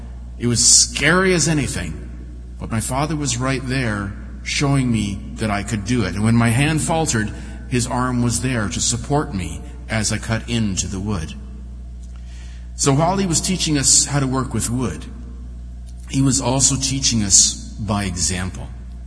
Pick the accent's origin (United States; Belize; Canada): Canada; Carleton Place, Ontario; I grew up in Carleton Place, and my father was the minister at the United Church there.